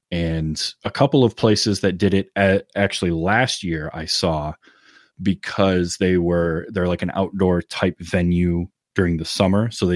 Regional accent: Michigan, United States; So a Michigan bed and breakfast, my home state, and actually just a few miles away from me, has built 5 ice shanties

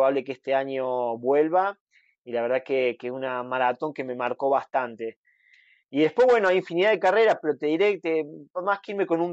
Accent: Argentina; soy el argentino que más veces ha participado y el segundo latinoamericano con más participación en Hawái.

